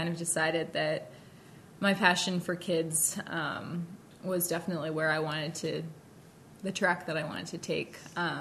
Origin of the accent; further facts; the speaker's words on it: New Hampshire, United States; So I grew up, born and raised in New Hampshire, up in the north, and then I went to college at Eastern Nazarene College outside of Boston